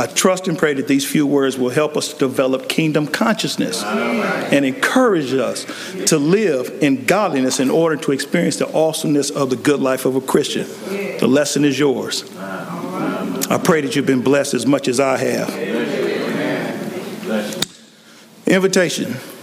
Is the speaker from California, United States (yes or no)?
yes; San Diego, California, United States; born there; I was born in San Diego, California, to my mama and my daddy.